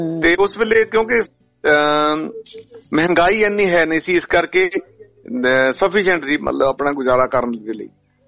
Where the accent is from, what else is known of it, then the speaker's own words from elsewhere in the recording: Banga, Punjab, India; ਮੈਂ ਪੰਜਾਬ ਤੋਂ ਬੰਗਾ ਸ਼ਹਿਰ ਆ ਸਾਡਾ ਜੀ ਤੇ ਨਵਾਂ ਸ਼ਹਿਰ ਜ਼ਿਲ੍ਹੇ ਦੇ ਵਿੱਚ ਪੈਂਦਾ ਆ ਤੇ ਇਹਦੇ ਲਾਗੇ ਸ਼ਹੀਦ ਭਗਤ ਸਿੰਘ ਦਾ ਪਿੰਡ ਆ